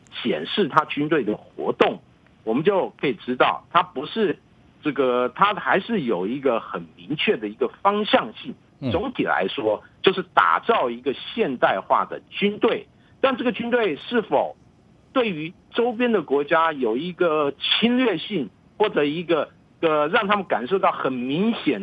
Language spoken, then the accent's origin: Chinese; Taiwan; 我本身是来自台湾